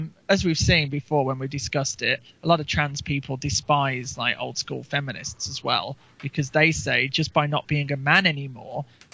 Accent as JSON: {"language": "English", "region": "England", "country": "United Kingdom", "said": "because my history as an English person did not intertwine so intimately with that of the white Americans working there."}